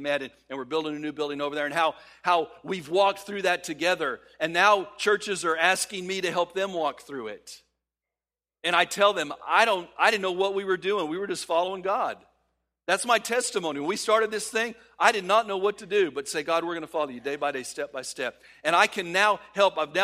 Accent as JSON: {"language": "English", "region": "Texas", "country": "United States", "tie": "born or raised there", "said": "All the time growing up in West Texas, the wind is always blowing, and usually it was blowing sand at me. So I moved down here on the coast"}